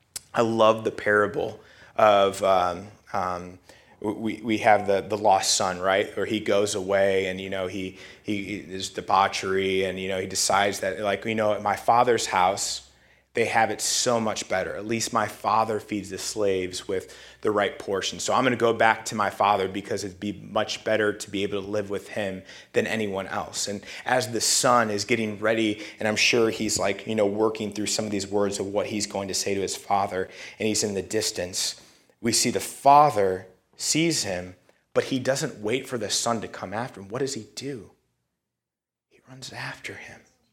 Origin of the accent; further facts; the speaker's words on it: United States; first of all, we're so American, right? We have schedules for everything.